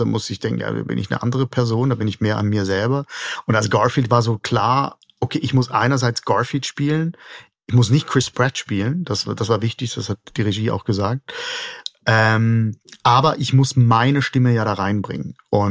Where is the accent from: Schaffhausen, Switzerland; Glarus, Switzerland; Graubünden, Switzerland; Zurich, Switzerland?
Schaffhausen, Switzerland; accent: Eastern Swiss German dialect; Ich bin Schaffhauser, ich rede Ostschweizer Dialekt, das ist ein bisschen so das Sächsisch der Schweiz.